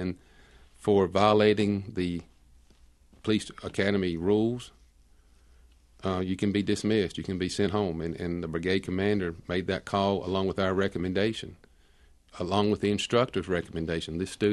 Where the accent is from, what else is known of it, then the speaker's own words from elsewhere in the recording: United States; Well, it makes me glad I'm an American. I can honestly say that.